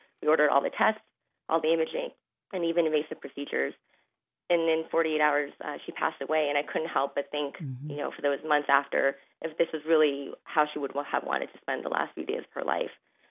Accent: New York, United States; I'm originally from New York, but I'm learning a lot about Ohio now.

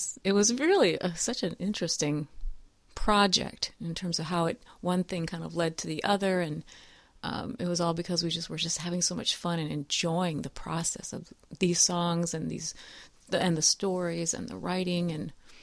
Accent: Elkhart, Indiana, United States; I actually didn't come from a musical family, but I grew up in Elkhart, Indiana, and that's where all the band instruments were made at that time.

